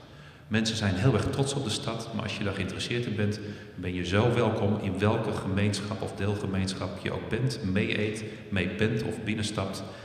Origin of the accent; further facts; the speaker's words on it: Rotterdam, South Holland, Netherlands; Ik was hiervoor korpschef in Overijssel. Ik ben net niet geboren, maar een getogen Rotterdammer.